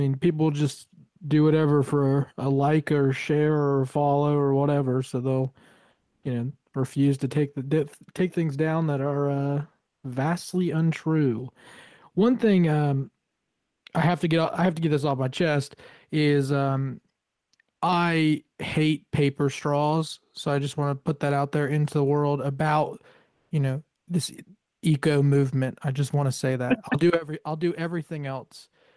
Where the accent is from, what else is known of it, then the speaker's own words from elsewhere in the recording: Parkersburg, West Virginia, United States; Chuck and I grew up in Parkersburg, which is home of DuPont